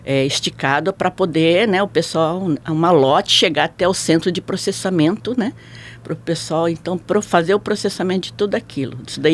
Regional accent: Ourinhos, São Paulo, Brazil; Sou de Ourinhos, interior de São Paulo.

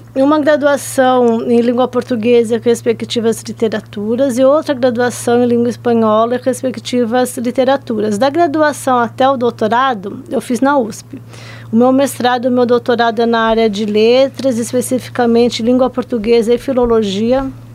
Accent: São Paulo, Brazil; Eu sou nascida e criada em São Paulo, na capital.

